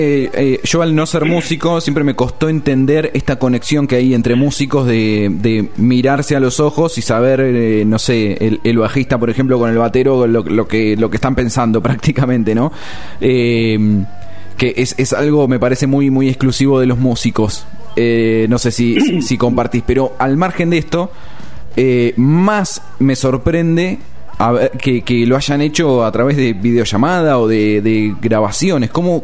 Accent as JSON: {"language": "Spanish", "town": "San Martín", "region": "Buenos Aires Province", "country": "Argentina", "tie": "born there", "said": "te preguntaba porque yo nací por ahí cerca. Nací en San Martín."}